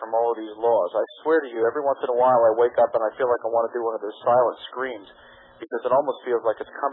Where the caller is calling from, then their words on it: Pennsylvania, United States; But I'm calling from Pennsylvania.